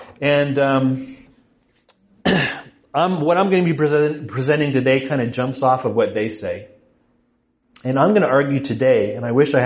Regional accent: Canada; now in United States; I'm from Canada, but I live in North Texas.

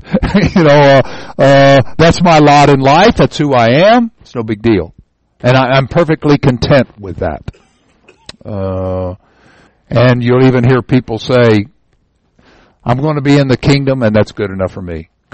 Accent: Kentucky, United States; And I'm from Kentucky, so I can say that.

